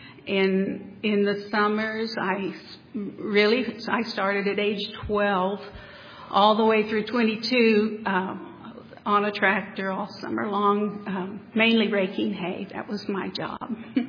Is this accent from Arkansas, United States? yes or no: yes; Siloam Springs, Arkansas, United States; I grew up in near Siloam Springs, Arkansas, about 25 miles away. I grew up in the 50s and 60s on a large family farm.